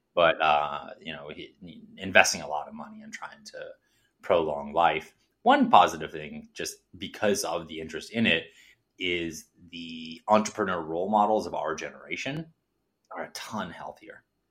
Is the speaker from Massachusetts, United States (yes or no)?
no; Chicago, Illinois, United States; because I'm from Chicago originally.